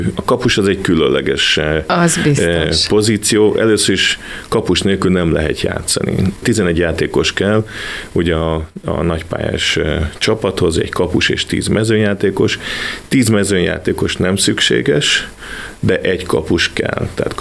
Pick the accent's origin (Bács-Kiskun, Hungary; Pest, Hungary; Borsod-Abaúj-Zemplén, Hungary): Pest, Hungary; Örkény; also born or lived in Balassagyarmat; Én balassagyarmaton születtem, és ott egy 10 évet éltem. Ott a szüleim elváltak, és egy köztes állomás volt az életemben Örkény. És Örkényen laktunk nagyszülőkkel és az öcsémmel, és édesanyám egyedül nevelt minket.